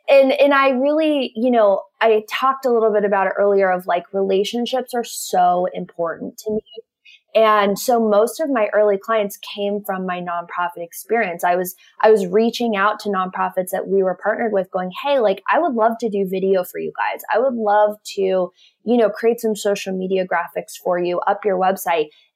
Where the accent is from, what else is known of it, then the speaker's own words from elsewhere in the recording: Cleveland, Ohio, United States; I grew up in Cleveland, and my business is actually named after an intersection in Cleveland.